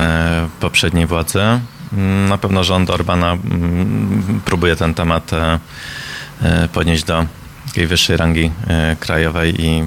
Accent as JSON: {"language": "Polish", "region": "Budapest", "country": "Hungary", "tie": "born or raised there", "also_born_or_lived": "Warsaw", "said": "Urodzony w Warszawie, ale wychowany w Budapeszcie, wychowałem się w Budapeszcie."}